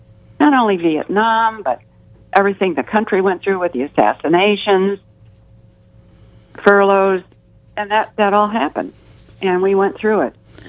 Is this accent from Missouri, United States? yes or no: yes; St. Louis, Missouri, United States; So he went to Coe College in Cedar Rapids, Iowa, and I was from St. Louis.